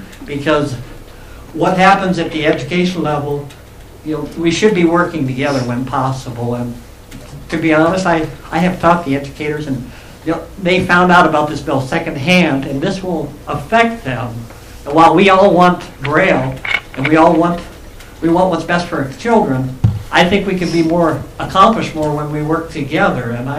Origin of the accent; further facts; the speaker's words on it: Omaha, Nebraska, United States; Okay, hello, this is … I'm from Omaha.